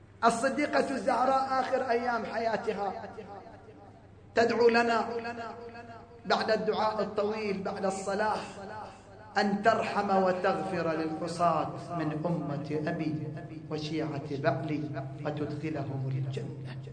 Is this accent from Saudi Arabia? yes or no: yes; Qatif, Eastern Province, Saudi Arabia; حتى عندنا في القطيف أكو خيمات تنصب